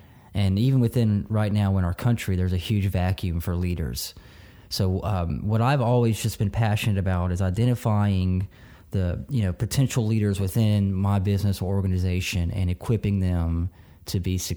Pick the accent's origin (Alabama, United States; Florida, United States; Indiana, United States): Florida, United States; Milton; I grew up here in Milton, Florida, and went to school here.